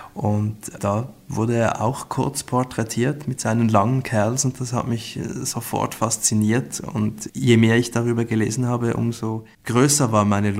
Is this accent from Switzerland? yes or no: yes; Switzerland; was man als Schweizer bei seinen temporären Aufenthalten in Deutschland erlebt.